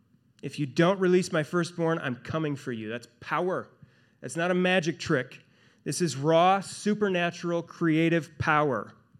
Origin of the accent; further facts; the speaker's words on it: Midwest, United States; just like I say beg or bag or however, because I'm from the Midwest.